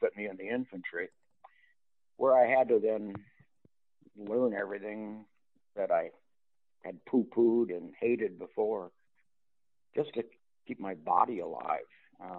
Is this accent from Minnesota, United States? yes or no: yes; Minnesota, United States; should I just leave from my hometown and head for Canada? I lived in Minnesota. It was an 8-hour drive from where I lived up to the Canadian border